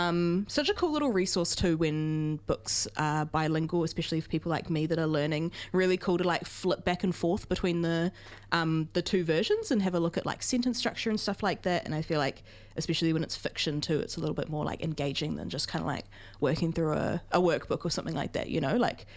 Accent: Auckland, New Zealand; Like, I didn't grow up rurally at all. I grew up in Auckland

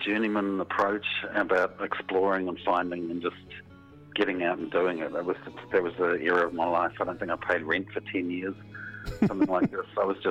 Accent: New Zealand; being a Kiwi, enjoyed my cups of tea

